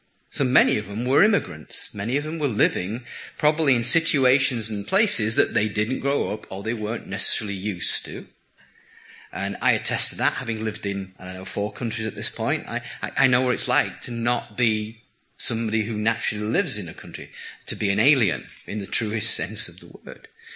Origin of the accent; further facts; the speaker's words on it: England, United Kingdom; Now that's because I'm English, which is a great problem in many ways.